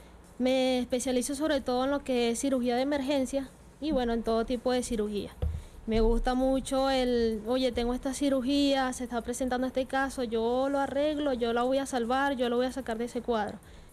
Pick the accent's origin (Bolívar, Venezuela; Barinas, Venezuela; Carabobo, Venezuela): Barinas, Venezuela; now in Caracas, Venezuela; Sí, bueno, yo soy de Barinas.